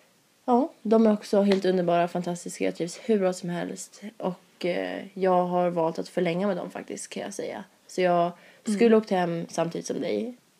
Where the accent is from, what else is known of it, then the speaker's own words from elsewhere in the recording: Norrköping, Östergötland, Sweden; Jag är 20 år. Fyller 21 nu i oktober. Jag kommer ursprungligen från Norrköping. Som är en stad åt andra hållet från Stockholm för mig då. Söder om Stockholm 2 timmar.